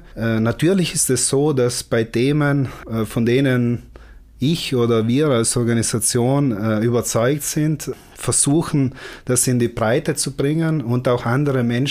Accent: Trentino-Alto Adige, Italy; Ich liebe meine Heimat, Südtirol.

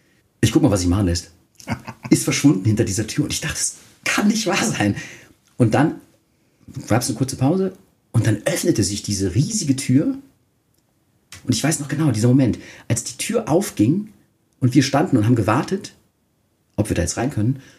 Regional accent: Klingelbach, Rhineland-Palatinate, Germany; wir kommen aus Klingelbach, so, also heißt das Dorf, aus dem ich damals kam.

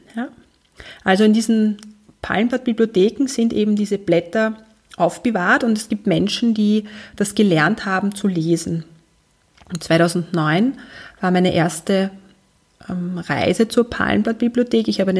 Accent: South India, India; das Land, von wo ich herkomme. Das ist Südindien in der Pampa, das sind ein paar Hütten, also es gibt dort nicht sehr viel

